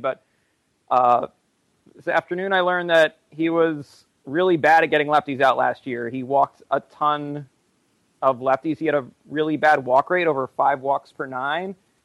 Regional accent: New Jersey, United States; I'm from Central Jersey.

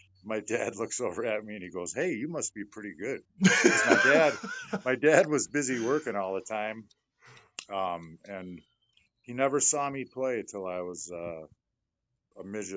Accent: Detroit, Michigan, United States; growing up in Detroit, and no disrespect, but self-proclaimed hockey town. I call it Red Wing Town.

